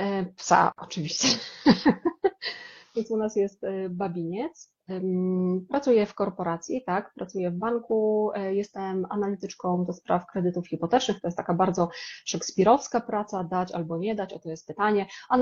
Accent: Wrocław, Lower Silesian Voivodeship, Poland; Ja jestem z Wrocławia

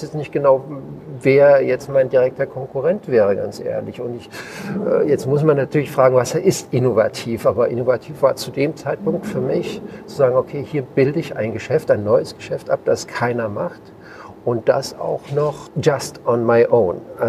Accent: Rhineland-Palatinate, Germany; moved away; Und als ich 2000 weggegangen bin aus Deutschland, hätte mich die Rheinregion Rheinhessen nicht weniger interessieren können. Und auch Rheingau hat mich überhaupt nicht interessiert.

